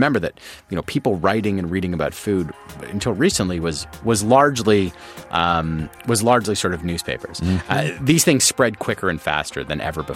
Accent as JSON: {"language": "English", "country": "Canada", "said": "I'm from Canada."}